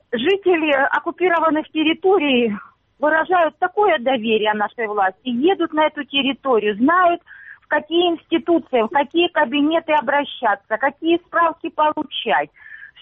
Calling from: Luhansk Oblast, Ukraine; я с Луганщины

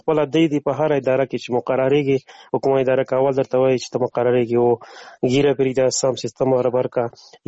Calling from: Afghanistan; افغانستان نه تماس نیول ده

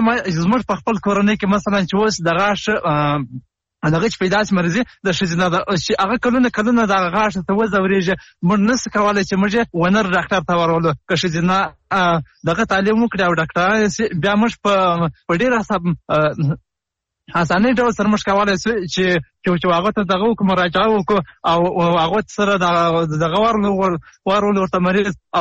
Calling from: Helmand, Afghanistan; د هلمند ولایت نه.

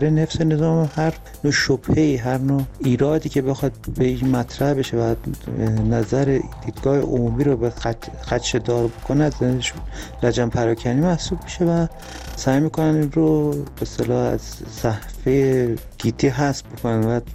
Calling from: Tehran, Tehran Province, Iran; از تهران هستم، درود بر شما.

